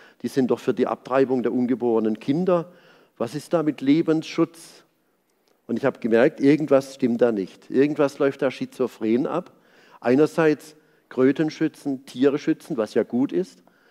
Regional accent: Pforzheim, Baden-Württemberg, Germany; ich bin ja Jahrgang 58, bei der Gründung der Grünen, da war ich 22 Jahre alt, das war 1980 in Karlsruhe in der Nähe meiner Heimatstadt Pforzheim.

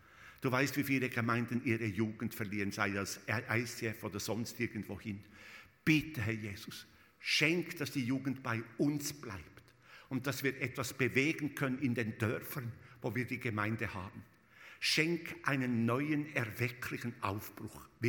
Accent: Switzerland; Auch hier in Deutschland, bei uns in der Schweiz sowieso.

